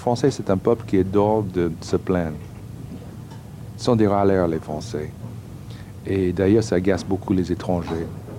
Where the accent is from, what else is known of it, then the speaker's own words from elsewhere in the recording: United States; French is a second language; now in Paris, France; je suis un Américain à Paris, mais je suis aussi un cinéaste français avant tout. J'ai pris le métier de cinéma ici.